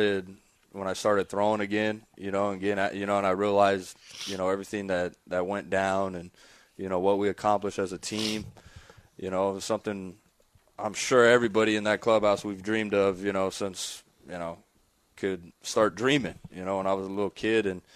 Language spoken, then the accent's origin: English; Santa Ana, United States; I'm from Santa Ana.